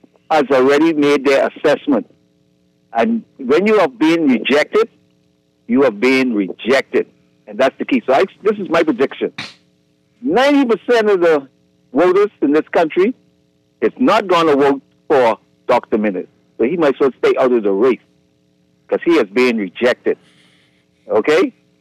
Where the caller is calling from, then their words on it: Grand Bahama, Bahamas; Yes, I'm calling from Grand Bahama.